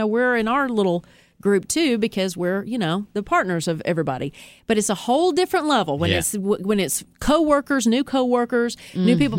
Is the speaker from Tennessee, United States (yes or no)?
yes; Nashville, Tennessee, United States; now in Atlanta, United States; I grew up in Nashville, went to UT, and the real UT, Tennessee, and then I came down to Atlanta.